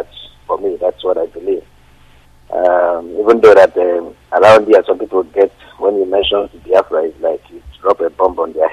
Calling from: Denmark; from Denmark. I'm calling from Denmark.

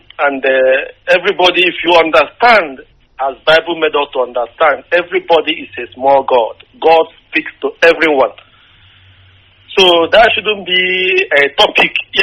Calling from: Gothenburg, Västra Götaland, Sweden; I'm calling from Gothenburg, Sweden.

